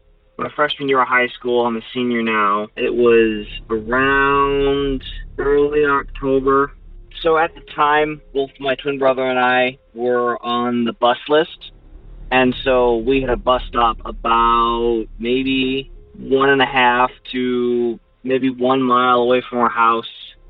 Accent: Omaha, Nebraska, United States; I'm from Omaha, Nebraska.

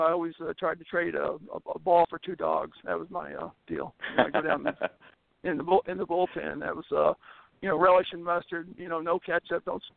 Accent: Missouri, United States; I grew up in the Boot Hill, and it sticks down into Arkansas.

